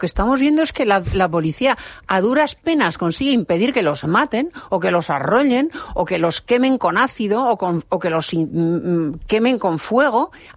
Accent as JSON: {"language": "Spanish", "region": "Basque Country", "country": "Spain", "said": "soy vasca y sé lo que digo."}